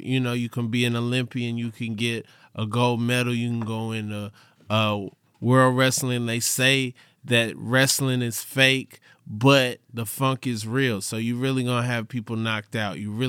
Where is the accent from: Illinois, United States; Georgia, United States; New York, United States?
Georgia, United States; Atlanta; I'm from Atlanta, Georgia.